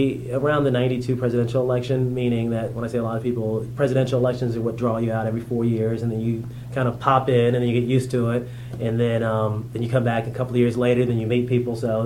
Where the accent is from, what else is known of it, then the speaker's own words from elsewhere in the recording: Fort Dix, New Jersey, United States; I was born in Fort Dix, New Jersey, the son of a Army sergeant and a stay-at-home mom. That was in 1969.